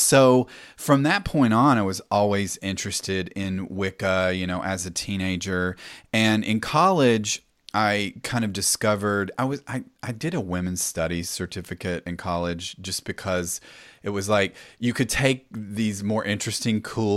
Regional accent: Knoxville, Tennessee, United States; So for the most part, I grew up in Knoxville, Tennessee. So, you know, a decent sized city, suburbia.

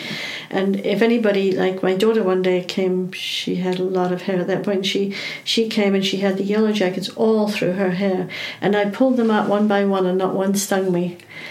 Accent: South Africa; what we used growing up in South Africa

